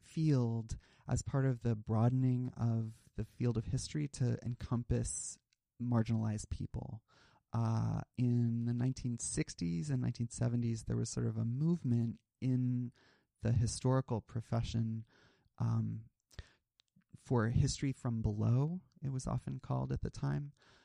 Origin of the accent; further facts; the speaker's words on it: Midwest, United States; I grew up in the Midwest.